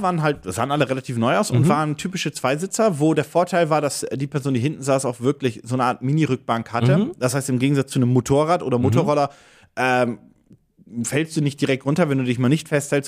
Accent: Hamburg, Germany; ich komme aus Hamburg

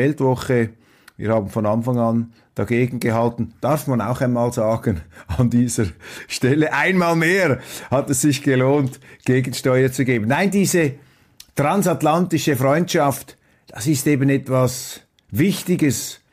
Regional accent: Switzerland; Ich bin als Schweizer einer neutraleren Weltsicht verpflichtet

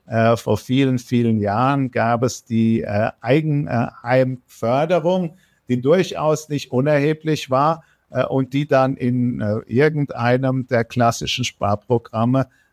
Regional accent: Bavaria, Germany; Ich denke an meine Heimat, die Bayerische Rhön.

